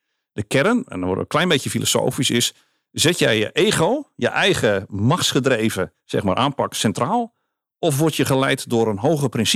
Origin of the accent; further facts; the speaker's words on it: Nieuw Lekkerland, South Holland, Netherlands; als ik mijn handen letterlijk dus in die modder aan de molens van Kinderdijk, hè, wat onderdeel is van Nieuw Lekkerland. Ja, als die modder aan mijn handen voelt, dan denk ik van ja, hier kom ik vandaan. Ik ben inderdaad uit de klei getrokken, ook al zit ik hier nu in het mooie Brussel.